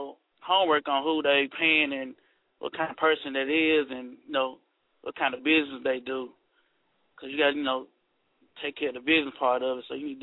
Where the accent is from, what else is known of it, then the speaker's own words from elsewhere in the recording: Nashville, Tennessee, United States; I'm from Nashville, what they call it, Cashville, Tennessee.